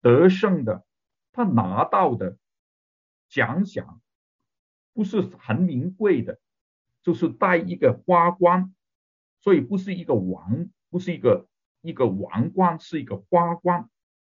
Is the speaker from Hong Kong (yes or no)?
yes; Hong Kong; 我们香港人就不用微信哈